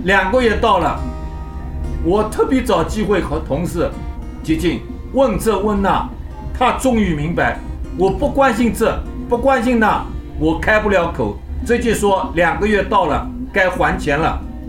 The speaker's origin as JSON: {"language": "Chinese", "country": "China", "said": "我是中国人"}